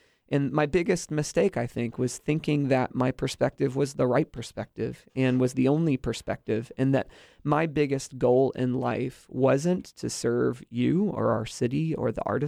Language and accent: English; Orlando, Florida, United States; I grew up in Orlando. I didn't know how awesome I had it until I went away.